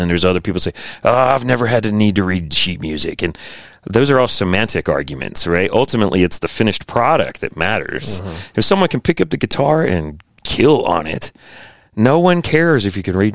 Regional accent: Roanoke, Virginia, United States; also born or lived in Massachusetts; So I split my childhood between Virginia and Massachusetts.

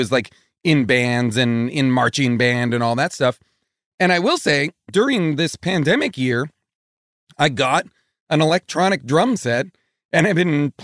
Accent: Massachusetts, United States; I grew up in New England. I grew up like suburban Boston. And my whole family lives in Boston.

